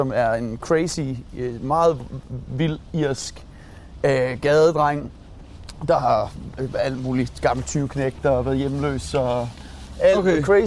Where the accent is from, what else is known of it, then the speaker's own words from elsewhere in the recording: Skanderborg, Central Denmark Region, Denmark; Jeg er fra Skanderborg.